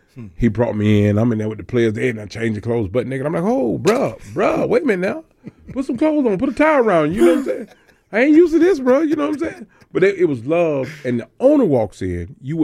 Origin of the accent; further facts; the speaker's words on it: Atlanta, Georgia, United States; And I'm from Atlanta, and I don't care nothing about the Falcons.